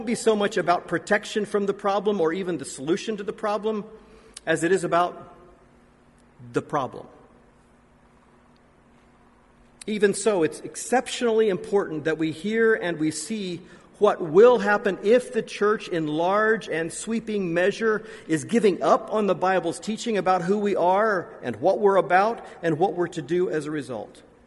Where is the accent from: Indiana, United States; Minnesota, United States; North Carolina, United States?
Indiana, United States; my own homeland of the United States of America, even in my home state of Indiana, where they've lived for 3 years, 25 miles away from where I was born?